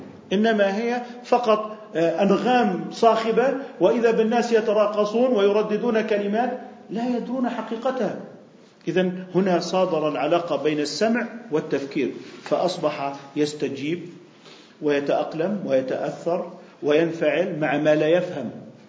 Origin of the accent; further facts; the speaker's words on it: Jordan; احتسب تجارة الدخان عندنا بالأردن سنة 2010